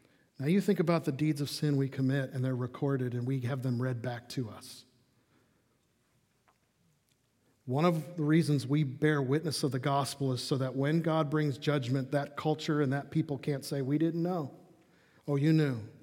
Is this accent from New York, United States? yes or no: no; Chicago, Illinois, United States; I am a born cynic because I grew up in Chicago. It's like the blood that oozes out of everything out of a Chicago native is cynicism.